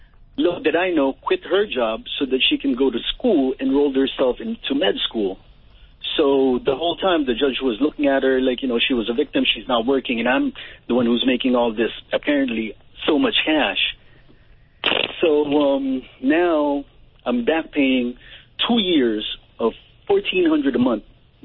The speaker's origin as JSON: {"language": "English", "country": "Philippines", "said": "Dad, I'm your son from the Philippines. I don't know, maybe you've been banging a couple of Filipino ladies over here."}